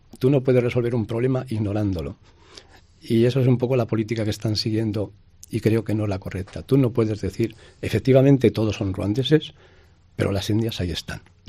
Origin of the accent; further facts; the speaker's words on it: Ávila, Castile and León, Spain; ha circulado ya por más de 20 ciudades y pueblos, entre ellos mi tierra, Ávila, Madrid.